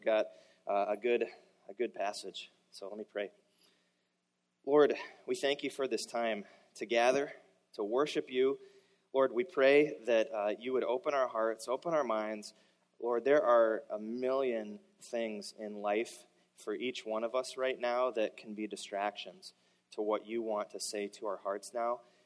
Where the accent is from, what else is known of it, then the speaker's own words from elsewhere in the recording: Iowa, United States; now in Minnesota, United States; I grew up in Iowa, so it's weird to me that right after Halloween, people put their Christmas lights out 2 months early.